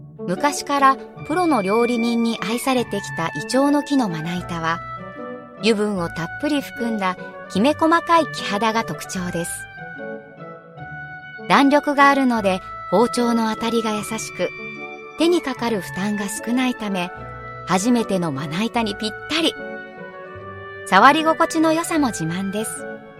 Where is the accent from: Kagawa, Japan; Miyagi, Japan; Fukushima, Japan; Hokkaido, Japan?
Kagawa, Japan; 今日は私の故郷香川の名物